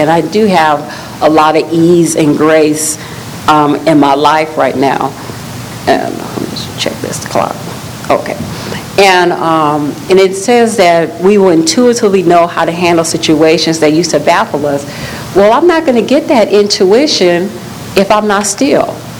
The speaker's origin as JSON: {"language": "English", "town": "Long Beach", "country": "United States", "said": "We have in Long Beach, that's where I'm from Long Beach"}